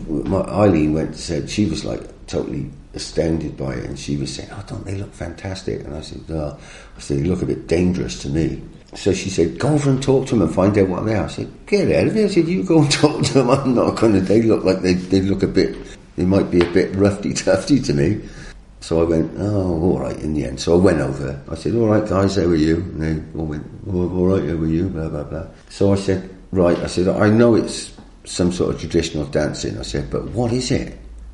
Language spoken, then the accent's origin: English; Chepstow, Wales, United Kingdom; I was younger and I lived in Chepstow, Caldicot area. Well, this is interesting, you know, because I'm from the Welsh-English borders.